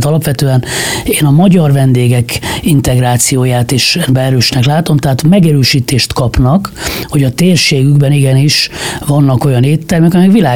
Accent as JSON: {"language": "Hungarian", "country": "Hungary", "tie": "born or raised there", "said": "mert én vidéki fiú vagyok, de nyugodtan mondhatom, most is vidéken élek, tehát a vidéki ember nem eszik ma Magyarországon étteremben sokat."}